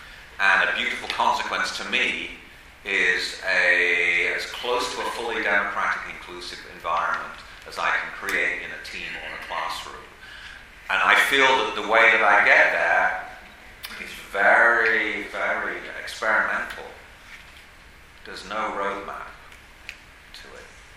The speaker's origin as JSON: {"language": "English", "town": "Bootle", "region": "North West England", "country": "United Kingdom", "said": "I come from Bootle in Liverpool. I'm very proud of my background."}